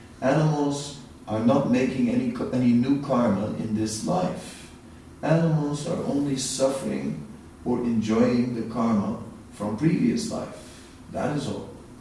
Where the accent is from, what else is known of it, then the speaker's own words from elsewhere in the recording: Netherlands; You know, so then I said, oh, I'm also from Holland, this and that.